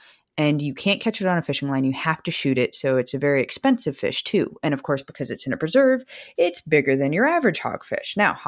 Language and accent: English; Key West, Florida, United States; I grew up in Key West, Florida, which is beach town central, though insider secret, the sand is imported because we have no real sand because we live on a reef.